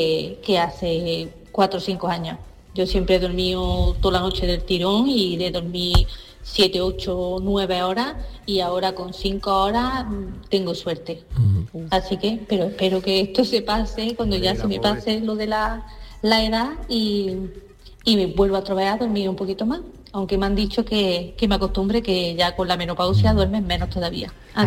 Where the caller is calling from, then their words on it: Almodóvar del Río, Andalusia, Spain; de Almodóvar del Río.